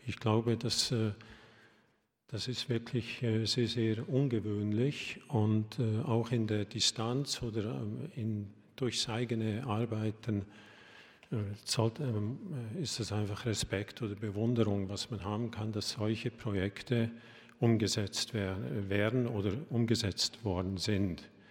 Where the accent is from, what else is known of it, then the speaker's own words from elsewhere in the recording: Switzerland; accent: Swiss; ich habe ein bisschen mit meinem Schweizer Akzent Schwierigkeiten, das auszusprechen